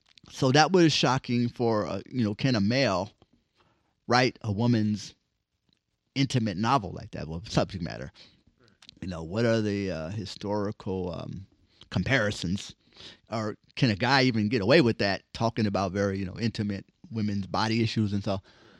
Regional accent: Los Angeles, California, United States; I'm from South Central, so I know how to, you know, do what I did.

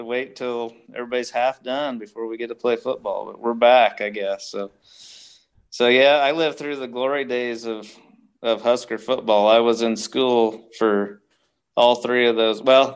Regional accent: Chappell, Nebraska, United States; I'm from Chapel, which is just down I-80 to the west, 2 hours.

